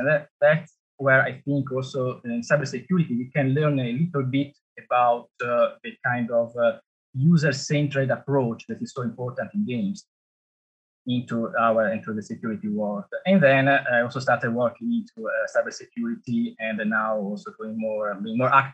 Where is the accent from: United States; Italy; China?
Italy; Genoa, Liguria; moved away as an adult; now in Singapore; I did all my studies in electrical and computer engineering in Genoa, my hometown in Italy. And then I moved to Singapore about 16 years ago.